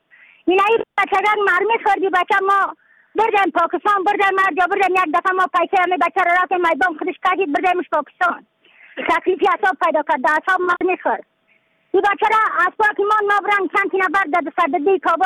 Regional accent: Badakhshan, Afghanistan; از بدخشان هستم، مرکز بدخشان، ولسوالی اقل پایان.

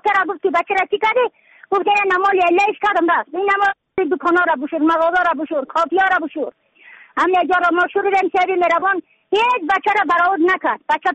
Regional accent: Yaftal-e Payin, Badakhshan, Afghanistan; از بدخشان هستم، مرکز بدخشان، ولسوالی یفتل پایان، قیره وینگ،

